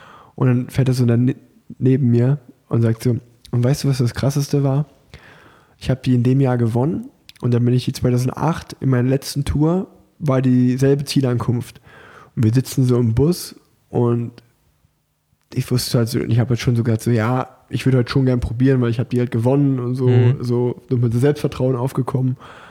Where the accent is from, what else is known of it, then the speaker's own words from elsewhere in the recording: Unna, North Rhine-Westphalia, Germany; ich komme aus Unna